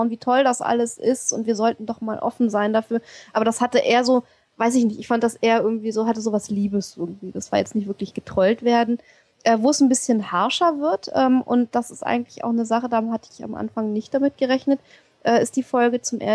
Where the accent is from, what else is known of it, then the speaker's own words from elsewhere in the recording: Austria; moved away; Ja, meine alte Heimat, Österreich.